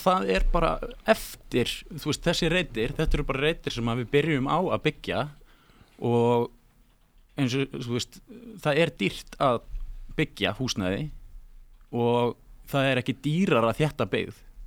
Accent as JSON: {"language": "Icelandic", "town": "Reykjavík", "region": "Capital Region", "country": "Iceland", "tie": "born or raised there", "said": "ég nú ólst ég upp í Grafvogi og hérna"}